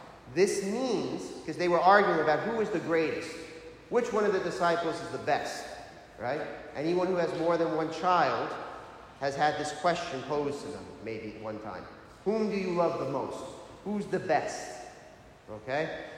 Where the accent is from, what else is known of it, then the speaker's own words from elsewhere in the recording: United States; of course, I'm an American, what do? I say, oh, I can't step on them.